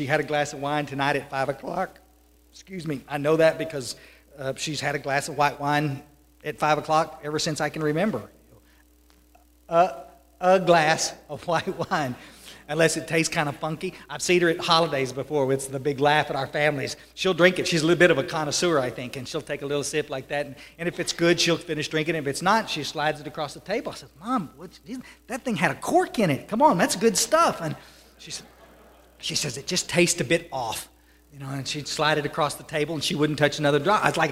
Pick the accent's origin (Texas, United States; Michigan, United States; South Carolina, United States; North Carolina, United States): Texas, United States; Kerrville; also born or lived in Odessa; I was raised up in Kerrville, Texas, up in the hills. Actually, I was born out in Odessa, Texas. We were oil field trash.